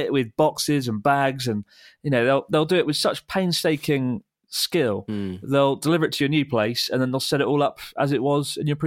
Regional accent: South East England, United Kingdom; I'm from Kent, which is

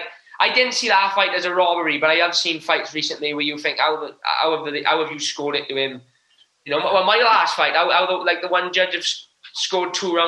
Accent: United Kingdom; as much slack as the British guys get, we do get a little bit tough. At the same time, they know they need British guys coming through.

